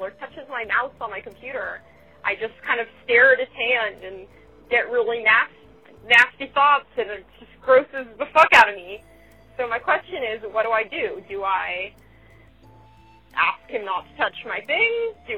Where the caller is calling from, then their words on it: Los Angeles, California, United States; I'm from Los Angeles, California, and I have a question for you.